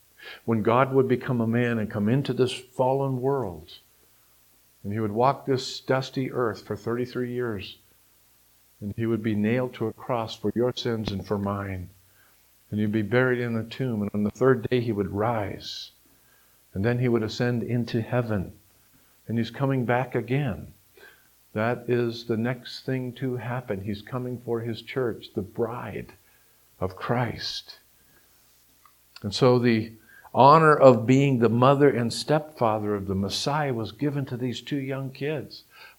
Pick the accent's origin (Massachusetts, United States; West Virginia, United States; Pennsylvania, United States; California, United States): Massachusetts, United States; born there; I often jokingly say when I tell people I was born in Massachusetts, "Can any good thing come out of Massachusetts?"